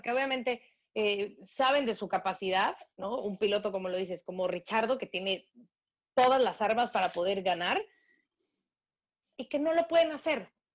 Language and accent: Spanish; Mexico; estos pequeños detallitos que a lo mejor a mí como mexicana me pueden brincar